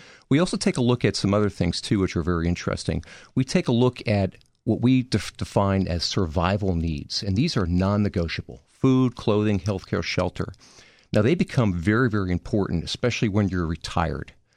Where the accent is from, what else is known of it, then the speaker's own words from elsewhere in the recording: New Jersey, United States; now in Washington, D.C., United States; I'm from New Jersey, New York area. I live down here in the Washington, D.C. area. It's about a five-hour car trip from here up to New York.